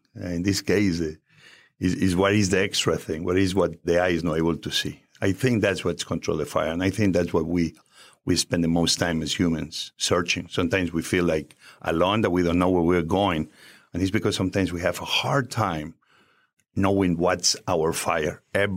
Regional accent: Spain; now in United States; when I grew up in Spain.

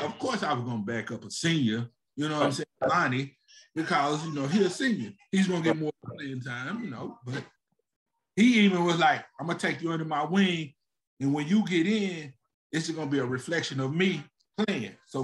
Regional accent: the South, United States; hey, we going to buy together because I'm from the South.

